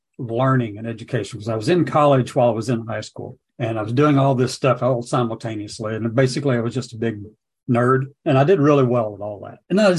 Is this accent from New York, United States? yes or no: no; Kentucky, United States; So anyway, so I grew up in Eastern Kentucky and very good family, strong family.